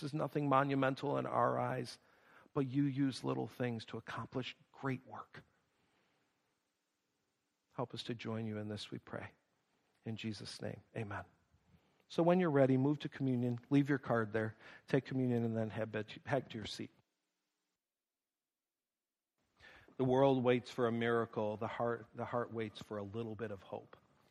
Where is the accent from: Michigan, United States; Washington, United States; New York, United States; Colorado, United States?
New York, United States; Buffalo; some of you don't know, I'm from Buffalo. We don't close, all right?